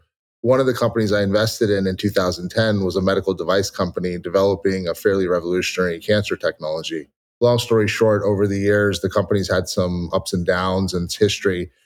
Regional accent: Los Angeles, California, United States; You know, I grew up in Los Angeles and went to Berkeley, did electrical engineering and computer science

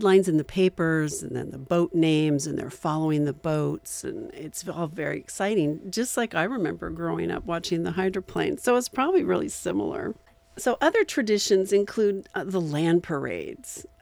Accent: Washington, United States; when I was growing up on the Columbia River in eastern Washington

